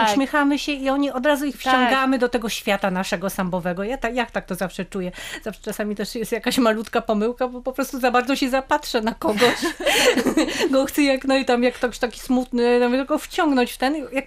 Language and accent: Polish; Pomeranian Voivodeship, Poland; no wiadomo, my jesteśmy z Trójmiasta